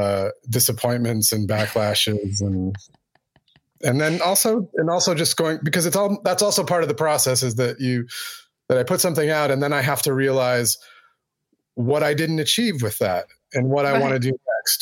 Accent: United States; I'm an American musician currently residing in Massachusetts, Greenfield, Massachusetts.

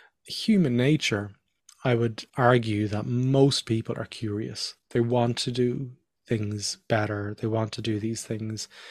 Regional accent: Ireland; This is why we'd speak to each other, because he's Irish and I'm Irish.

